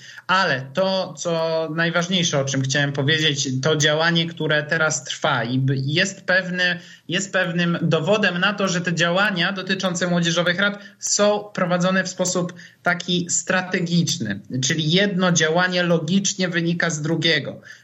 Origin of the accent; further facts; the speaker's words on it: Suwałki, Podlaskie Voivodeship, Poland; w Suwałkach, z których pochodzę